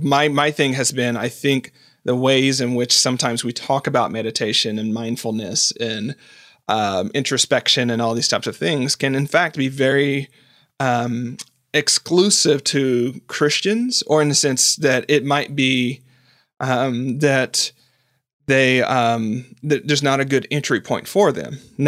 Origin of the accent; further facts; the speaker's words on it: the South, United States; I grew up in the South. I grew up as a Methodist